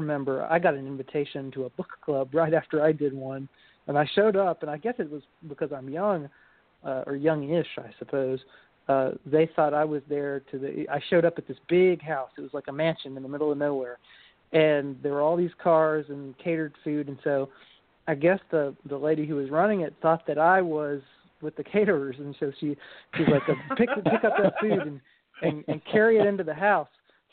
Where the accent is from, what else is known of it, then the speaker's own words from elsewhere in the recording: Kentucky, United States; I'm from Kentucky, and I reached out to one of the local stations still in a slightly rural area in Bowling Green